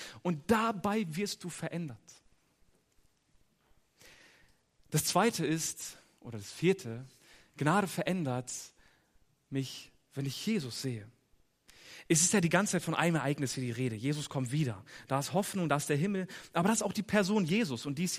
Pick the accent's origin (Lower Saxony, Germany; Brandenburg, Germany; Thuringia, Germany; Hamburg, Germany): Lower Saxony, Germany; Ich komme vom Dorf, aus der Nähe von Hannover.